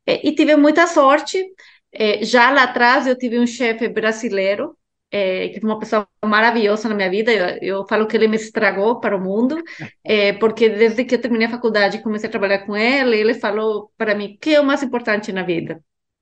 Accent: Guatemala; eu cresci na Guatemala de pais estrangeiros, então, desde pequena já, imigrante, num país muito pequeno

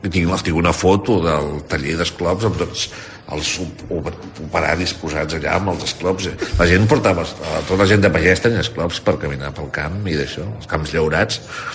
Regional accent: Badalona, Catalonia, Spain; jo em vaig criar a Badalona i llavors jo volia... jo em volia sentir badaloní

